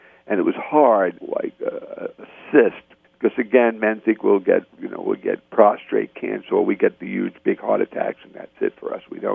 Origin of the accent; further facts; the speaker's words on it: Brooklyn, New York, United States; born there; I was born in Brooklyn. I did not have money. My family was very poor.